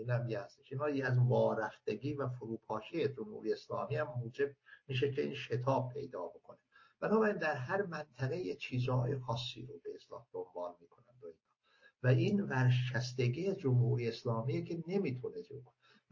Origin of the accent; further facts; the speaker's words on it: Tabriz, East Azerbaijan, Iran; born there; مثلا من متولد تبریز هستم